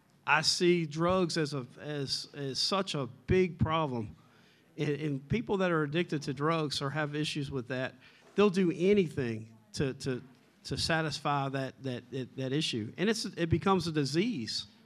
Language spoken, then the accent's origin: English; Baltimore, Maryland, United States; I came here from Baltimore, Maryland.